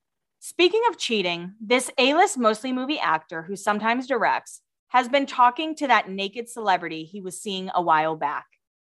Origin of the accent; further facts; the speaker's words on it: Massachusetts, United States; Listen, I'm from Massachusetts and I love Dunkin' Donuts